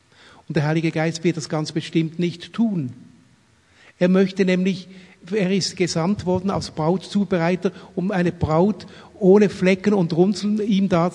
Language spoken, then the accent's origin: German; Switzerland; now in Langen, Germany; ich bin Schweizer, vielleicht hört man das, aber wir leben seit 30 Jahren oder 32 Jahren in Deutschland. Wir kommen aus der Gegend von Frankfurt. Wir leben zwischen Frankfurt und Darmstadt in Langen, dort, wo die Flugsicherung ist.